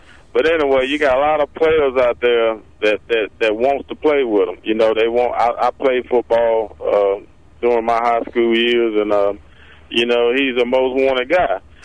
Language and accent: English; North Carolina, United States; accent: southern; now in Pennsauken, United States; I'm a little southern. I'm from North Carolina, but I'm in Pensauken right now.